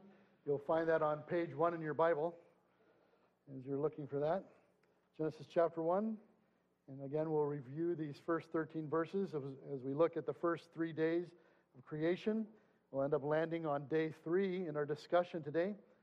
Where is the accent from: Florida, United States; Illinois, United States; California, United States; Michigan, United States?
Illinois, United States; Washington; I always loved coming home for Thanksgiving and Christmas in my hometown of Washington, Illinois, just outside Peoria, right in the middle of the state of Illinois.